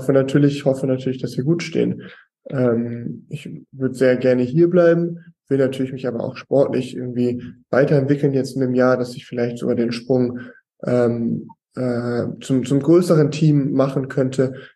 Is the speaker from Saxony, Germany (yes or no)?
no; Hamburg, Germany; Ich als Hamburger mag Großstädte ganz gerne.